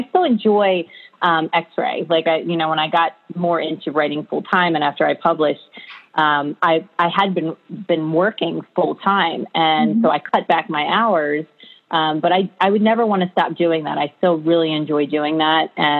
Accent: Baltimore, Maryland, United States; I grew up in Baltimore. I still live in Baltimore. I've always lived on the East Coast. I've lived in other states, but Maryland is my home.

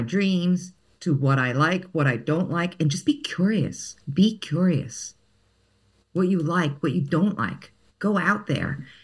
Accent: Greece; Growing up in Greece, no one obeyed the rules.

